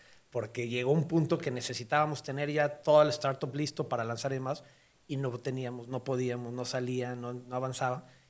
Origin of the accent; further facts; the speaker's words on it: Guadalajara, Jalisco, Mexico; also born or lived in Mexico City; Yo soy de aquí de Guadalajara, de toda la vida, aunque nací en la Ciudad de México. Prácticamente viví un año allá, mi papá es de la Ciudad de México, mi mamá es de aquí de Guadalajara. Me vine al año